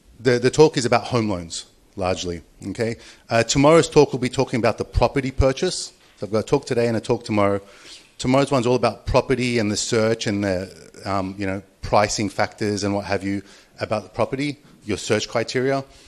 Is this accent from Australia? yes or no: yes; Australia; now in Japan; just over 21 years here in Japan. I'm Australian with a Japanese wife, three little children, three under 10.